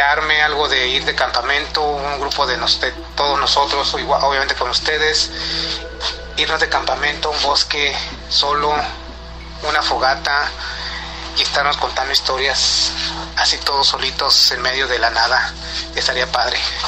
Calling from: Chicago, Illinois, United States; aquí de Chicago.

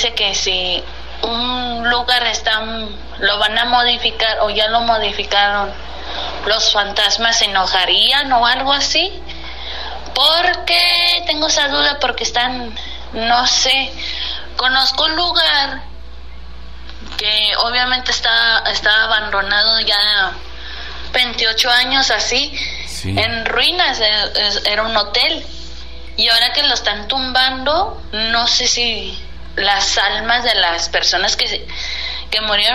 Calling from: Tlajomulco, Jalisco, Mexico; de Tlajomulco.

